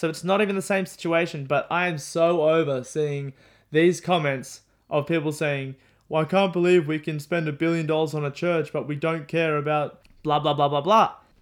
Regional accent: Australia; Okay, I'm Aussie, I'm Australian, so obviously bear with me.

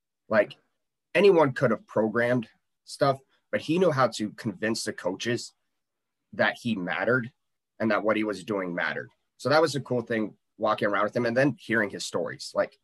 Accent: Nebraska, United States; And then before that, I was born and raised in Nebraska. So Nebraska is the king of football.

